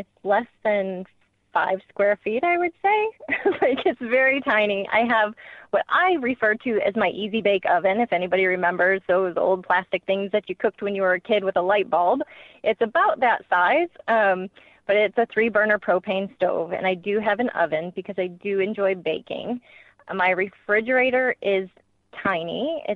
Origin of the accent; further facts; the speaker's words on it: Detroit, Michigan, United States; So I was originally from Detroit. I am not a sailor by background at all.